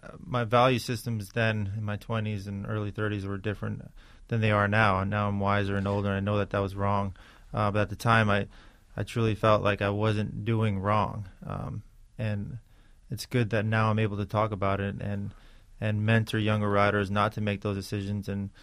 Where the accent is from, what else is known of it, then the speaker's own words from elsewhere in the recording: New York City, New York, United States; Obviously, growing up in Richmond Hill, Queens, there was no mountains.